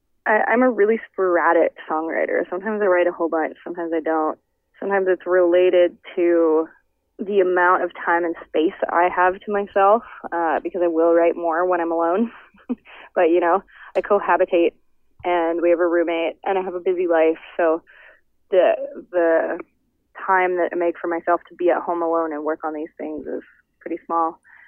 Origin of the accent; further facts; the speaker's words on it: West Coast, United States; And I'm from the West Coast, right? So snow is still has a huge novelty for me.